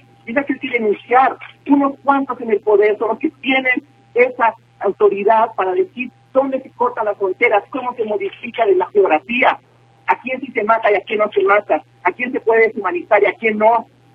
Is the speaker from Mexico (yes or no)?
yes; Mexico; también se trata de nuestro propio México, porque es el mismo sistema que permite que 11 mujeres al día en mi país sean asesinadas solo por ser mujeres